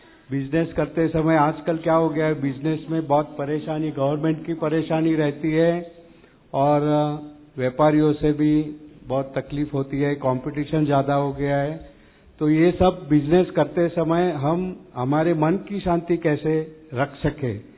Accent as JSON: {"language": "Hindi", "town": "Kolhapur", "region": "Maharashtra", "country": "India", "said": "मैं कोल्हापुर महाराष्ट्र से आया हूँ"}